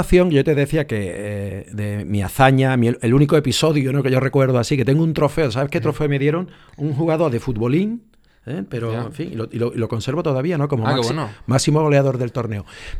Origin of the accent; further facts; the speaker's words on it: La Rinconada, Andalusia, Spain; mi hazaña futbolística fue en mi pueblo. Yo nací en La Rinconada.